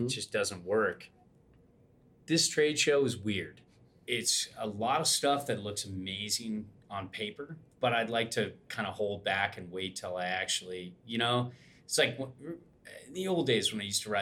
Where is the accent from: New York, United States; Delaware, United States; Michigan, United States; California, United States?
California, United States; Irvine; also born or lived in Newport; I grew up in Orange County.